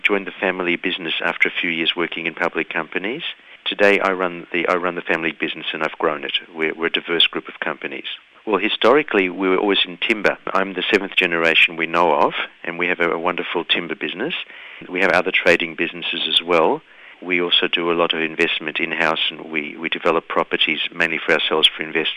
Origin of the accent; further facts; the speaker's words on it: Melbourne, Victoria, Australia; born there; I was born in Melbourne. My parents were originally from Vienna in Austria. They were immigrants.